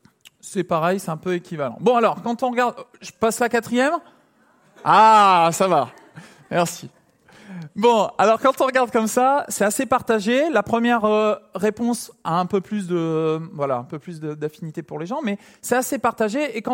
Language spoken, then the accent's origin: French; France; On est français